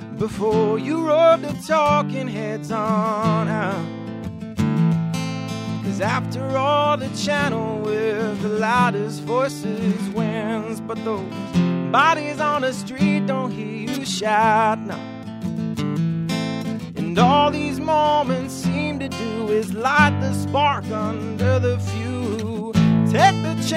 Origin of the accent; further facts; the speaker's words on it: Virginia Beach, Virginia, United States; also born or lived in Iowa; I was born in Iowa. I moved to Virginia Beach with my family when I was in fourth grade. So I like to think that I'm raised Virginia Beach, but I still have a little bit of Iowa in me, I guess.